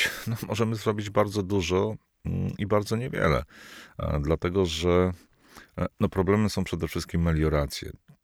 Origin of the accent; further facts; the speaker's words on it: Biebrza, Podlaskie Voivodeship, Poland; born there; ja się urodziłem w miejscowości o nazwie nomen omen Biebrza.